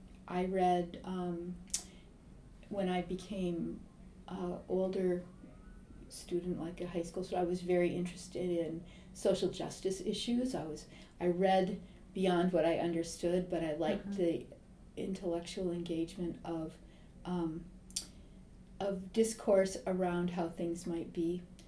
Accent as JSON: {"language": "English", "region": "Midwest", "country": "United States", "tie": "born or raised there", "said": "I suspect that some of that is informed by growing up in the Midwest and being close to rural areas and around people that work with their hands."}